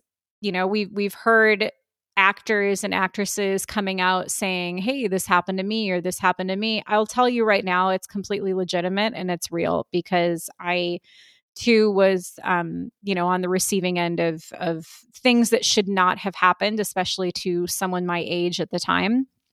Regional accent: Massachusetts, United States; accent: Boston; my accent was deplorable, which has been trained out of me, by the way. You can't walk into, you know, film and TV auditions with a wicked thick Boston accent.

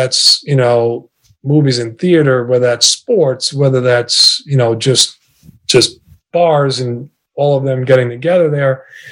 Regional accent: Glen Cove, New York, United States; English is a second language; I grew up, frankly, learning the English language in schools, in the public schools. I grew up in Glen Cove on Long Island.

